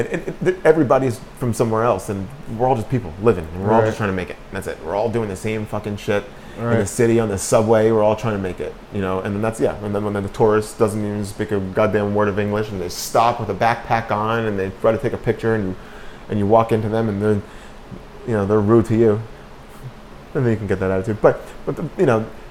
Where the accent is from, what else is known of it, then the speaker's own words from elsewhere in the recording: New York City, New York, United States; look, growing up in New York and living in New York City is such an amazing thing, because it helps you see everything.